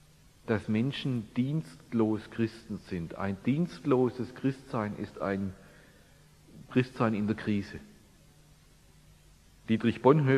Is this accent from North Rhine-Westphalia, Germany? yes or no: no; Reutlingen, Baden-Württemberg, Germany; Ich bin aus Reutlingen da.